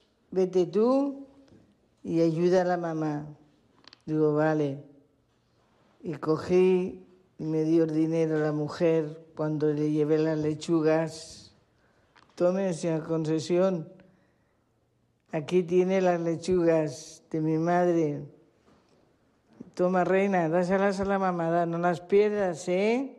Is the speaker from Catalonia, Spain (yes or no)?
yes; Barcelona, Catalonia, Spain; born there